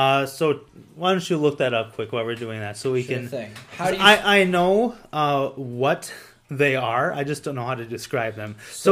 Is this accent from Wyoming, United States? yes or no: no; Waupun, Wisconsin, United States; So that's just south of my hometown of Waupun, southwest a little bit.